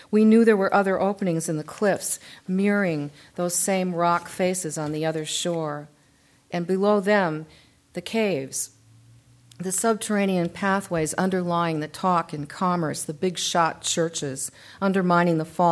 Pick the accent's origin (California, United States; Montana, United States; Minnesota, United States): Minnesota, United States; St. Paul; born there; I was born in St. Paul, Minnesota, and if you know about the Twin Cities there, the Mississippi River flows between.